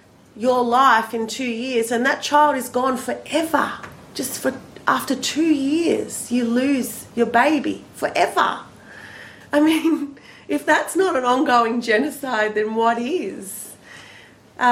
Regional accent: Victoria, Australia; We have a truth-telling process that's just winding up in what is now called Victoria, in my home state.

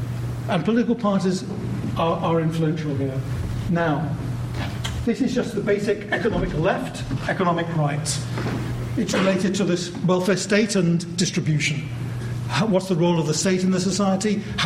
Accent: London, United Kingdom; I'm a Londoner, I come from a country where I was taught

